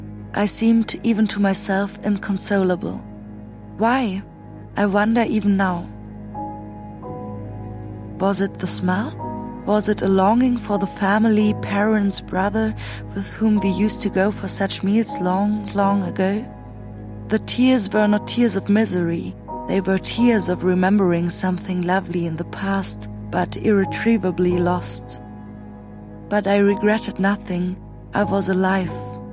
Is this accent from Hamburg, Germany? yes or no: no; Munich, Bavaria, Germany; born there; English is a second language; moved away; I told him, well, I'm Jewish and Hitler didn't want me here, but I was born in Munich.